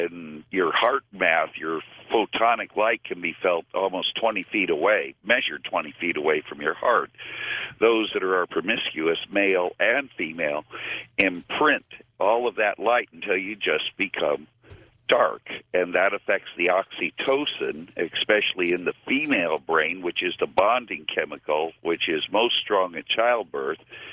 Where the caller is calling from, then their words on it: Santa Maria, California, United States; KSMA 1240 Santa Maria.